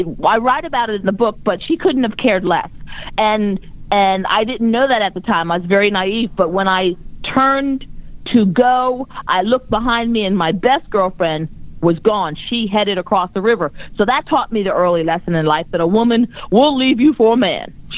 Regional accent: Baltimore, Maryland, United States; Anyway, he has a radio station in my hometown, Baltimore.

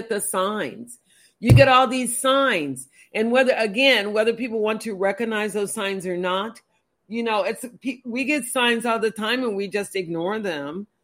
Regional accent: the South, United States; Now, I grew up in the South where there's a lot of that.

